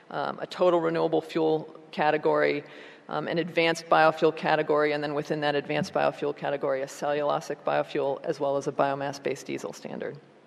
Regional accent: Minnesota, United States; now in Washington, D.C., United States; it feels a lot closer to where I grew up in Minnesota than it does in any of the last 12 years I've spent in Washington, D.C.

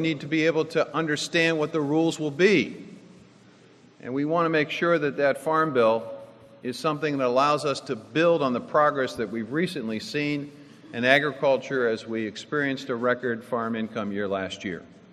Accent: Texas, United States; now in Delaware; I was raised in Texas, and living off other people's tax money shames me. I grew up where all my friends were farmers and ranchers, and always dreamed of farming for rewarding, honest living.

